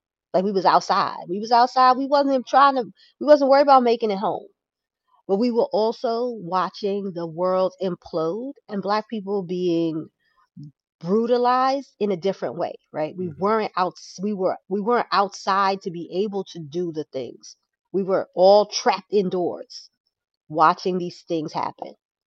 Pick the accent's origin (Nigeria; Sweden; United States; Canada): United States; Brownsville, New York; So yes, but we grew up in Brownsville, not up the hill.